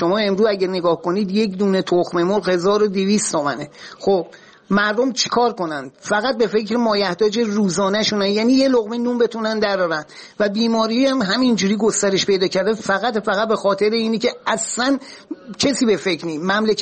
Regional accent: Iran; به عنوان یه ایرانی.

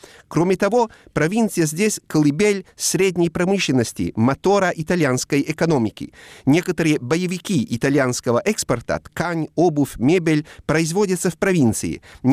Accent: Po Valley, Italy; Russian is a second language; Паданской равнины, по которой протекает главная река Италии с коротким названием По, и где находится также мой родной город.

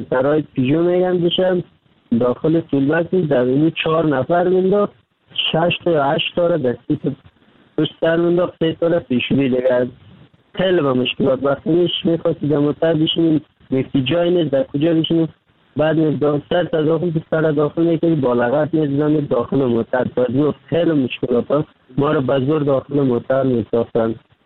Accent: Kabul, Afghanistan; moved away; also born or lived in Pakistan; آمدم از کابل آمدم مرا نیمروز آورد.

